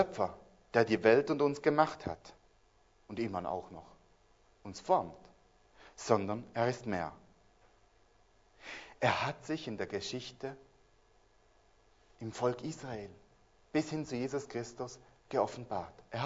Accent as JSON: {"language": "German", "country": "Switzerland", "lives_now": "Germany", "said": "ich bin auch Schweizer, obwohl ich in Deutschland lebe."}